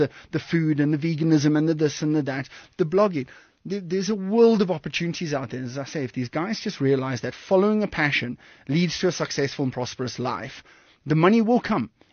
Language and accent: English; Western Cape, South Africa; now in Cape Town, South Africa; I've actually just moved back to Cape Town after three very productive years in Johannesburg. I'm originally from Komiki and Nordic area down south there.